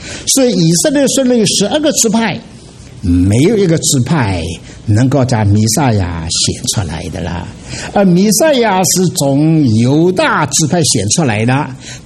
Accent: China; 所以弟兄姊妹，你知道我们中国人许多的习惯和犹太人很像，名字有他的意思的啊。

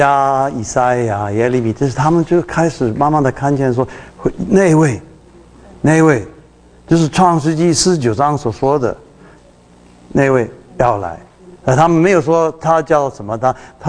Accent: China; 因为我们中国人，我们讲来世的时候，我也是差不多了啊。

